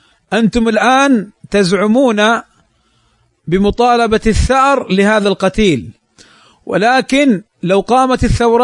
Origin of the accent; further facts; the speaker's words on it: Morocco; انتشر الصفحات ونداءات بالثورة والانقلاب في بلدنا المغرب